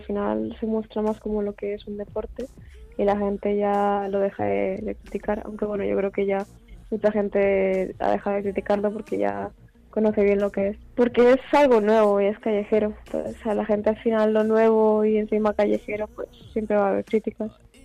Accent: Albacete, Castilla-La Mancha, Spain; also born or lived in Valencia / United States / Colombia; Mi infancia, pues en Valencia, en Albacete, viajamos mucho, la verdad. Así por España, no sé, les gustaba moverse y estuve muchos años viviendo en Albacete y ya luego nos fuimos otra vez de viaje a otros países a vivir, en Estados Unidos y en Colombia.

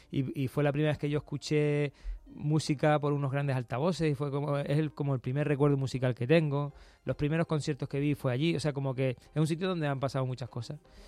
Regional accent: Lanzarote, Canary Islands, Spain; moved away as an adult; now in Madrid, Spain; me sacas de mi pueblo, de Lanzarote, me plantas en Madrid con 18 años

